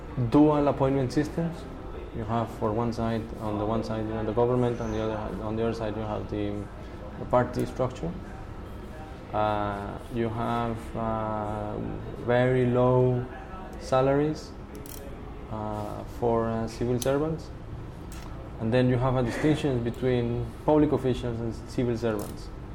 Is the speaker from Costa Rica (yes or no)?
yes; Costa Rica; also born or lived in United States / United Kingdom; I used to work with UNDP in my home country in Costa Rica from 1995 to 1999